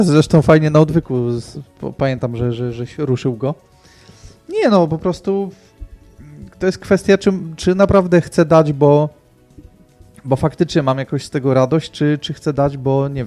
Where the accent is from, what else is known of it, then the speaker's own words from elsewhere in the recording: northern Poland, Poland; w mojej rodzinnej miejscowości, daleko na północy Polski